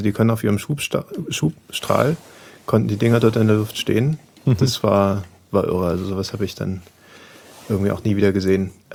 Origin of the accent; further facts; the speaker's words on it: East Germany, Germany; aber ich bin ja im Osten groß geworden